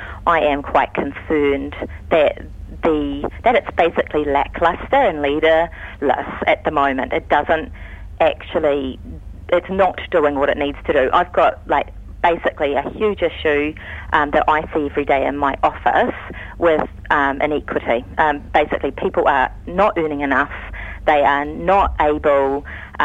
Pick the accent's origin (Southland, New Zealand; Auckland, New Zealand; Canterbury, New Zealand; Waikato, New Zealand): Auckland, New Zealand; Ponsonby; when I grew up in Ponsonby, it was very multicultural, actually quite poor. My school was 98% Polynesian.